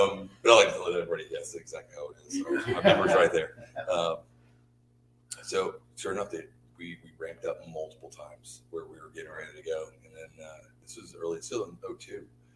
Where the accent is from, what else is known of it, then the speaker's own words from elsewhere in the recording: Texas, United States; You know, even growing up in Texas, I just didn't realize because in Galveston and Freeport, all the stuff, there's waves.